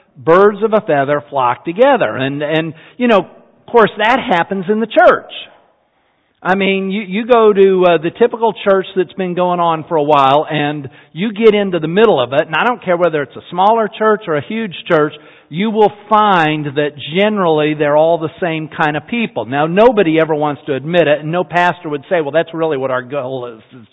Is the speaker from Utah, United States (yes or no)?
yes; Utah, United States; I'm from Utah, and, you know, grown up in Utah